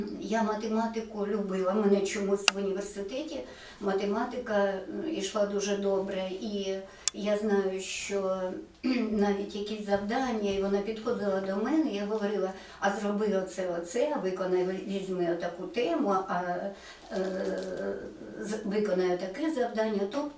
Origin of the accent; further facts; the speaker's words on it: Pidhorivka, Luhansk Oblast, Ukraine; бо я знала, що це Підгорівка, це моє рідне село.